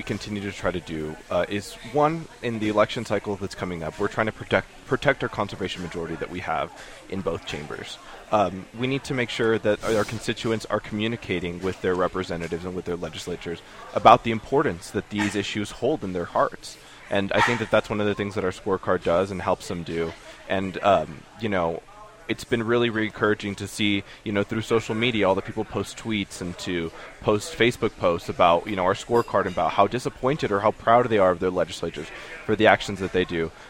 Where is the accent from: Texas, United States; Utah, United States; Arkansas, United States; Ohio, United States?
Texas, United States; El Paso; Sure. I am from El Paso, Texas. I was raised by three strong women